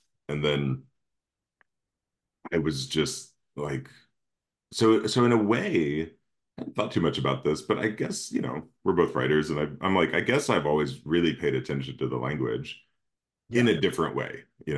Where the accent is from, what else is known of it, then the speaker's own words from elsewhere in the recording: Missouri, United States; it was in Missouri, and I grew up in Missouri. I didn't grow up right there, but within an hour and a half drive.